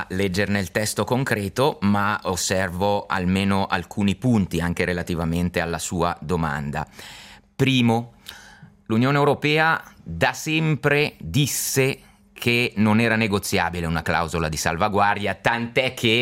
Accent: Ticino, Switzerland; osservo con, da ticinese

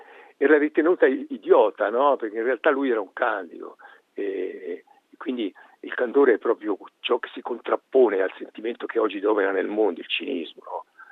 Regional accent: Chiasso, Ticino, Switzerland; also born or lived in Coldrerio; io sono un uomo di periferia, io sono cresciuto a Chiasso e poi mi sono spostato a Coldrerio, quindi sono un uomo di pianura o di colle. Però adesso io vivo da 25 anni

